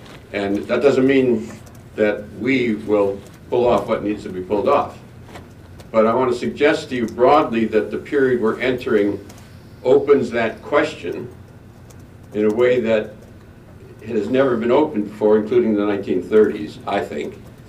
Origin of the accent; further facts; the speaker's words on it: Racine, Wisconsin, United States; I'm from Racine, so. So I had a whole lot of nostalgia when I walked down the street around here